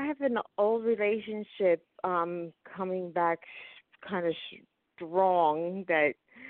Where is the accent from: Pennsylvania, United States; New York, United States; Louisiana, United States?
Pennsylvania, United States; Philadelphia; I'm from Philadelphia, Pennsylvania.